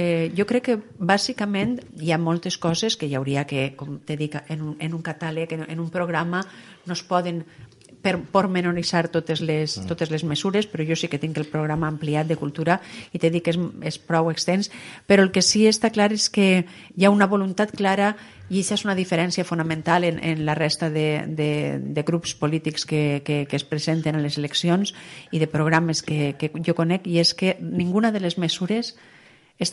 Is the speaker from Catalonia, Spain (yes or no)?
no; Valencian Community, Spain; jo sóc valenciana, no podria estar en ningú altre lloc que en els valencians i les valencianes.